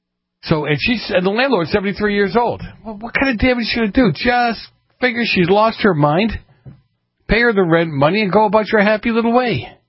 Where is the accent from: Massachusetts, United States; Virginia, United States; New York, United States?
Massachusetts, United States; this is my home state of Massachusetts, and they've never, I don't remember them being this whacked as a kid